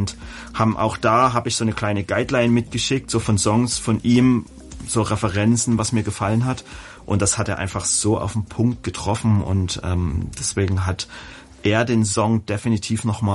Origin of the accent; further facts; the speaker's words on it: Dresden, Saxony, Germany; Habe die meisten Künstler, die dann im Album vertreten waren, hier in meine Heimatstadt Dresden eingeladen.